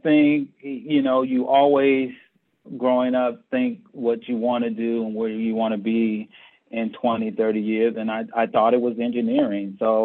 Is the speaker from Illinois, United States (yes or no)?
no; Erie, Pennsylvania, United States; You know, I'm from Erie. I grew up on the West Bayfront. And so it was an area of where families took care of each other.